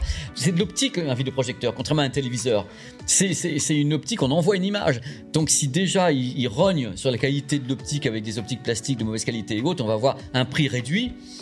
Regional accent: Normandy, France; Moi, je suis normand, on a des grandes salles aussi

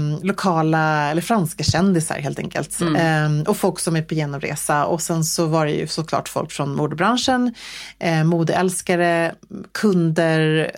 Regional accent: Sweden; Och jag bara säger hej, jag kommer från Sverige.

